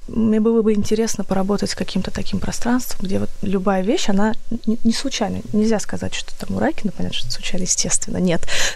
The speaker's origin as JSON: {"language": "Russian", "town": "Voronezh", "region": "Voronezh Oblast", "country": "Russia", "said": "Я говорю, я из Воронежа."}